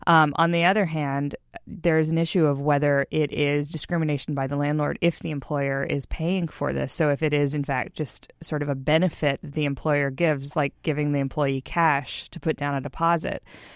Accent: Houston, Texas, United States; looking at my hometown of Houston

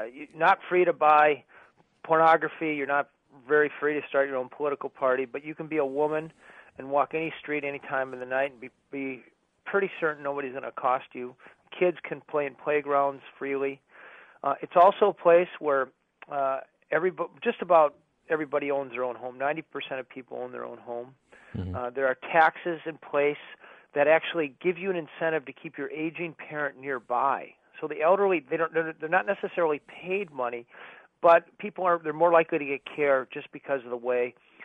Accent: Minnesota, United States; I'm from Minnesota, we essentially live on the same prairie, the sort of Midwestern attitude

